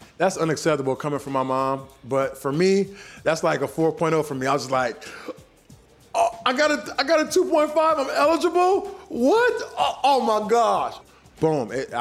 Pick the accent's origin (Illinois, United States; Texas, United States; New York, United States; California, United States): California, United States; San Francisco; I grew up in San Francisco, Bayview, Hunters Point area.